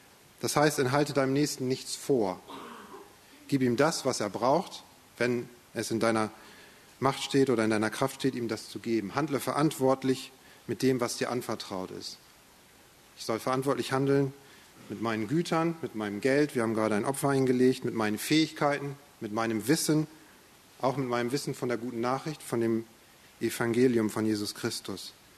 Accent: Lower Saxony, Germany; moved away as an adult; now in Tanzania; Ursprünglich aus Ostfriesland, inzwischen aber wie gesagt aus Tansania. Bin mit meiner Frau Vicky 2002 ausgereist.

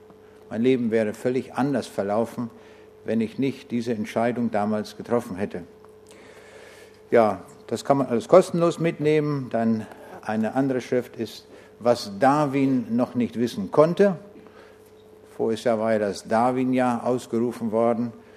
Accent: Braunschweig, Lower Saxony, Germany; also born or lived in East Prussia; Ich komme aus Braunschweig, aber geboren bin ich in Ostpreußen, ganz weit im Osten des früheren Deutschen Reiches, ganz in der Nähe von der litauischen Grenze.

